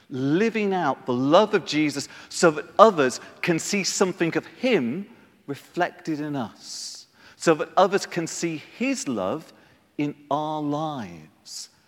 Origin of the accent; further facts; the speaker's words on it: Liverpool, North West England, United Kingdom; My dad, you wouldn't think it listening to me, but I'm from Liverpool